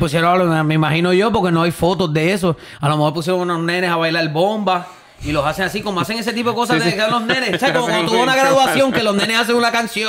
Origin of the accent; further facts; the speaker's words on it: Ponce, Puerto Rico; Yo que soy de Ponce, te puedo decir.